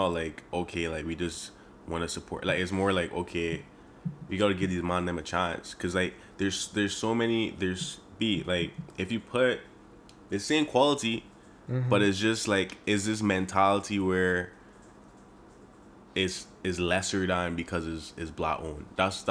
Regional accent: Barbados; Like, even growing up in Barbados, I remember, like, when you used to speak English, like, proper English

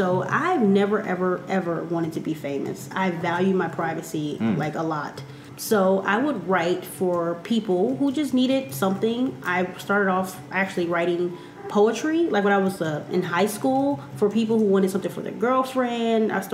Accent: Missouri, United States; now in Los Angeles, United States; I am from Missouri, and it is as horrible as it sounds.

